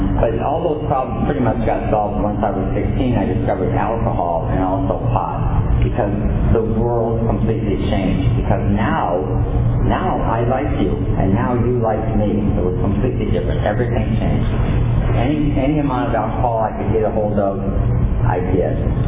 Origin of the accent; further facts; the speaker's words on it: Detroit, Michigan, United States; only lived there for about 9 days, and we moved back to where my parents were from in Michigan, and I grew up in the Detroit area.